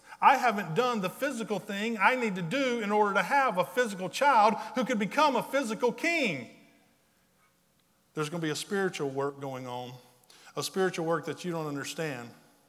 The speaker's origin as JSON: {"language": "English", "town": "Wallace", "region": "South Carolina", "country": "United States", "tie": "born or raised there", "said": "I grew up in Wallace. So when you tell people where you live, you say, well, you know where Bennettsville is, right? Yeah, well, right there by Bennettsville."}